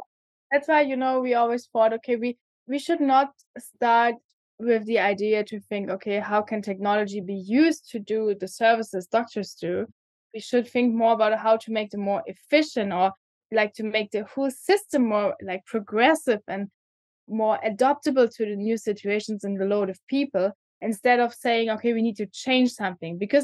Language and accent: English; Brandenburg, Germany; I'm from Southern Brandenburg. So from Berlin, just going to the south. And yeah, I mean, my parents are still living there.